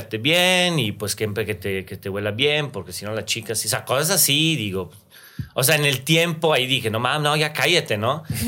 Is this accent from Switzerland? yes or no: yes; Italian-speaking Switzerland, Switzerland; yo soy de Suiza italiana